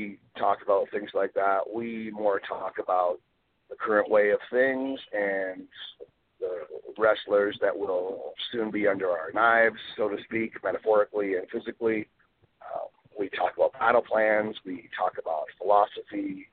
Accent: Canada; We don't have junior high in Canada. We have public school and high school.

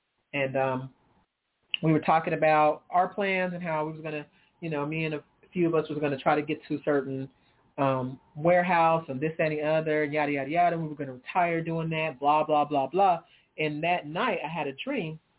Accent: California, United States; moved away as an adult; now in Texas, United States; remember before I moved out here to Texas, because just some background on me being from California, I'm from California. I had no plans to ever leave California, ever.

